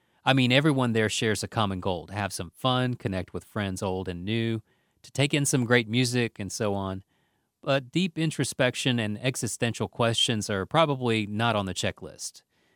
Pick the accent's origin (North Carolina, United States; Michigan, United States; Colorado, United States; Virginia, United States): North Carolina, United States; also born or lived in Florida; I was born in Florida, but have lived in North Carolina practically all my life.